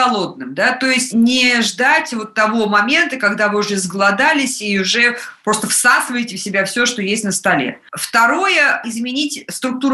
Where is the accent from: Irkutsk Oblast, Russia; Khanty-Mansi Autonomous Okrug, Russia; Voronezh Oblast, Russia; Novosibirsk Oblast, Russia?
Novosibirsk Oblast, Russia; Novosibirsk; мы отмечаем таким образом Новый год в Новосибирске, в моем родном городе.